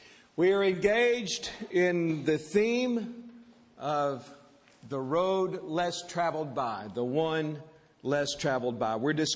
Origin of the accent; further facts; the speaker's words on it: Port Arthur, Texas, United States; But it reminds me of growing up in Park Place 1 in Port Arthur, Texas. Park Place 1 was a community of three.